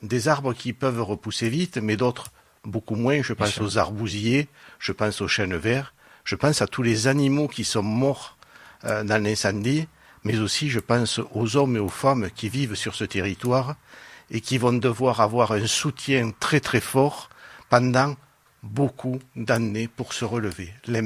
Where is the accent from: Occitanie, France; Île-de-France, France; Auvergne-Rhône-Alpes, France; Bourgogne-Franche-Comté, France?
Occitanie, France; Je suis originaire de l'Aude, avec une formation d'art classique.